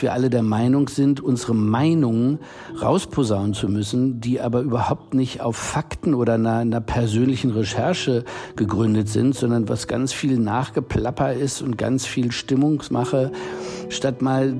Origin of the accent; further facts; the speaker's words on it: Germany; Also ich bin aufgewachsen in dem Gefühl, dass man sich eigentlich eher schlecht fühlte, Deutscher zu sein